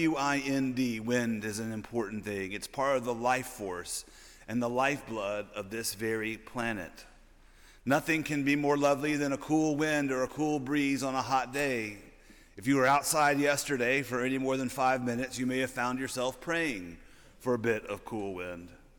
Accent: Louisiana, United States; Many of you all know that I'm from Louisiana, and so in early September 2005, after Katrina had devastated the places that I loved on August 29, 2005, I went home

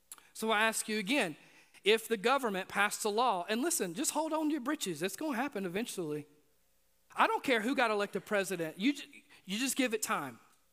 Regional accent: Mississippi, United States; You know, I grew up in Mississippi, and we planted a garden every year, and we had fruit trees on our property

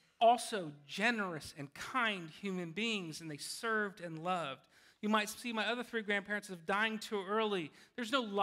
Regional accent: Germany; Her husband, my nono, Ettore, who I knew pretty well growing up in Germany and visiting along the line, lived a long life

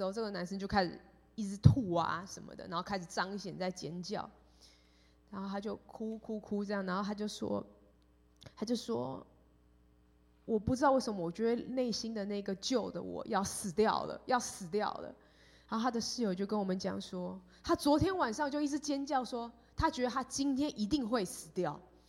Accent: Taipei, Taiwan; 我从小在台北天母长大，我从来没有听过体花呢这个地方

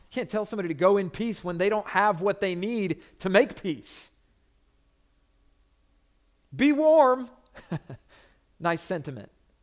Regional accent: Orlando, Florida, United States; When I was in high school, I grew up in Orlando, and I would make the drive from my house on the northwest side of Orlando to the southwest side of Orlando

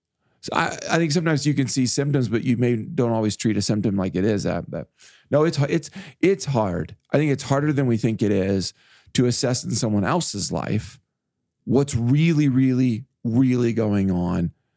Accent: Midwest, United States; I grew up in the Midwest where Memorial Day was actually warm.

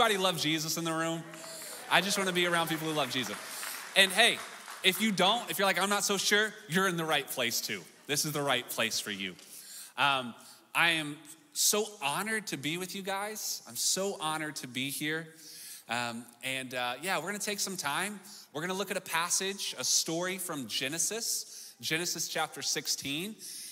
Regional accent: the South, United States; Hey, also, I'm from the South, so there's no invisible wall here.

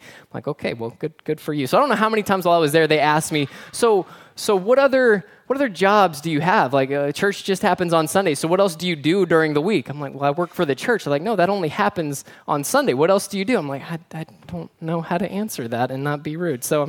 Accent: Fort Lauderdale, Florida, United States; But I'm from South Florida, where it's, like, all city. So I'm from outside of a town called Fort Lauderdale. So it's near the beach.

